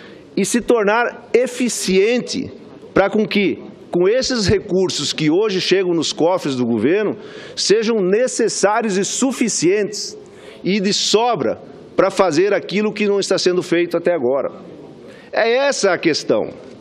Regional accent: Brazil; como nós brasileiros, nós trabalhadores, nós empresários, nós agricultores

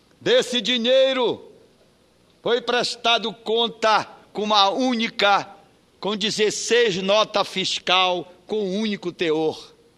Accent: Pará, Brazil; governadora do meu estado? Abro os jornais da minha terra e vejo o governador eleito, Simão Jatene, dizendo que o Pará pode ficar com as suas condições de operações praticamente paralisada.

